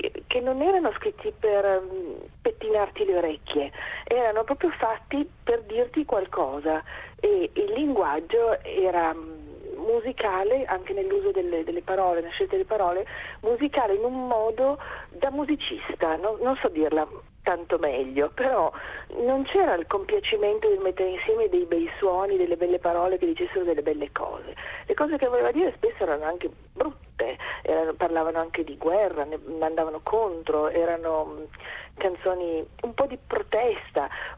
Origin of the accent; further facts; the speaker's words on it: Turin, Piedmont, Italy; io sono di Torino